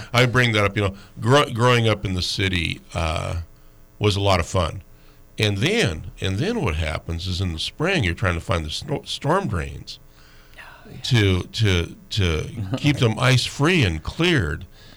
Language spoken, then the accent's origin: English; Fairbanks, Alaska, United States; You know, I grew up in Westgate, and then we put in sidewalks later on, you know, in the early 80s, right in there.